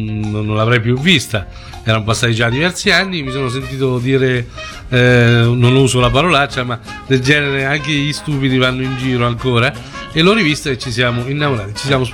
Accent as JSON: {"language": "Italian", "town": "Gualdo", "region": "Umbria", "country": "Italy", "said": "Io non ho mai detto in vita mia che sono perugino. Io quando mi chiedono cosa sei, dico sempre Gualdo da Rima."}